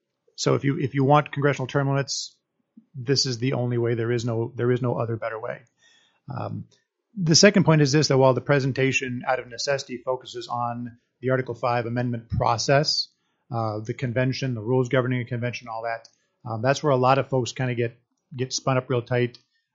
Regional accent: Arizona, United States; I'm from Arizona

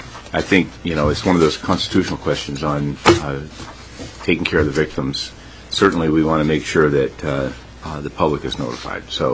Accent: Fairbanks, Alaska, United States; Let's go to Fairbanks, my hometown.

